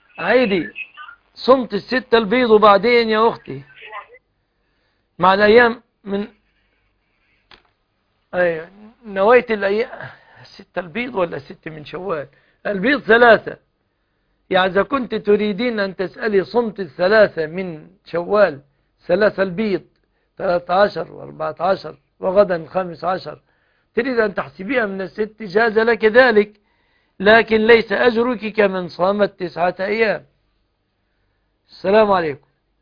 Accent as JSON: {"language": "Arabic", "country": "Egypt"}